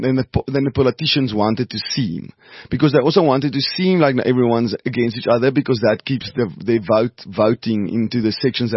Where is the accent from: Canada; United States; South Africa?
South Africa; I'm a massive, massive, massive fan of South Africa, and I love South Africa, and I'm South African.